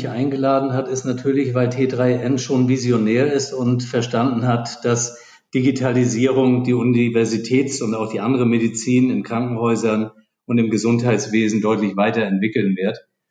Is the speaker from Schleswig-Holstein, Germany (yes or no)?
yes; Flensburg, Schleswig-Holstein, Germany; born there; ich bin in Flensburg geboren, ganz im hohen Norden Deutschlands, bin jetzt 61 Jahre alt